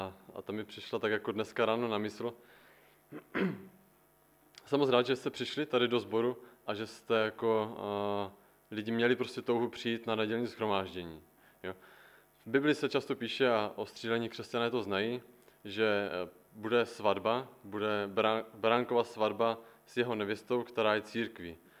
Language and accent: Czech; Steřič, Moravian-Silesian Region, Czechia; tak jsem původem ze Steřiče, to je malá vesnička poblíž Frýdku Místku.